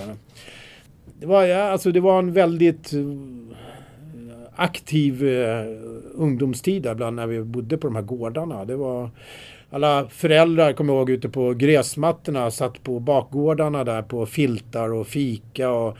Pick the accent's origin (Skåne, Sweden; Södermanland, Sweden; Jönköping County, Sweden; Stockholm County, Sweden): Stockholm County, Sweden; Trollbäcken; när vi växte upp i Trollbäcken så levde man med det som fanns i sin närhet, med natur och vänner.